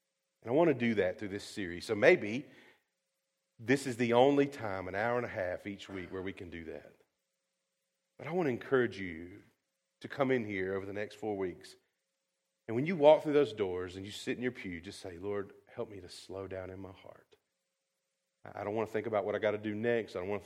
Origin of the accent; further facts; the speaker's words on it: Rockingham County, United States; I mean, I'm from Rockingham County, so I'm really not trying to go above anybody's head here.